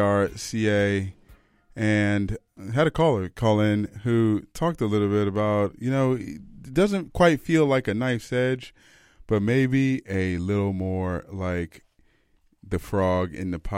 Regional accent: United States; now in Vancouver, Canada; since I'm American, I try to kind of weave in and out of talking about the States

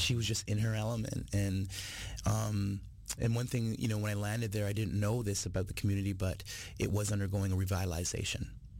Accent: Toronto, Ontario, Canada; I'm a citizen of this country. Yeah. Born and raised in Toronto

